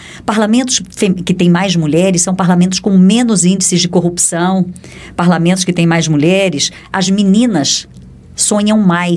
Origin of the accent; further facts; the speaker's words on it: Cuiabá, Mato Grosso, Brazil; Eu, como cuiabana, bato no peito e digo, nós já tivemos uma mulher lá.